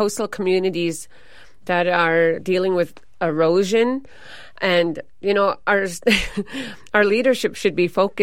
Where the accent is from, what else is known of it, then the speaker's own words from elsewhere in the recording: Fort Yukon, Alaska, United States; I'm from Fort Yukon, Gwich'aja, and that's 8 miles above the Arctic Circle.